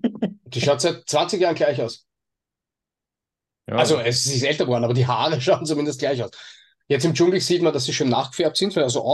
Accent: Austria; also bei uns in Österreich zumindest.

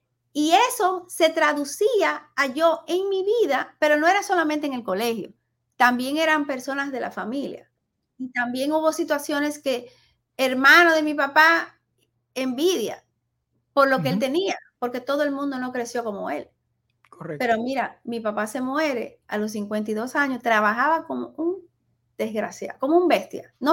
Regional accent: Dominican Republic; Como somos dominicanos

